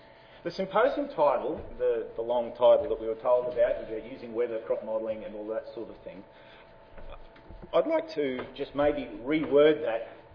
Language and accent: English; Australia; I am from Australia, and talking about the Australian experience